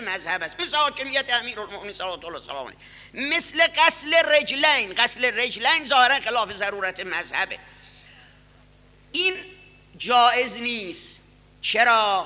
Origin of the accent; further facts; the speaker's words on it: Isfahan, Iran; من هم سپشتم آخون بوده، هم خودم اصفهانیم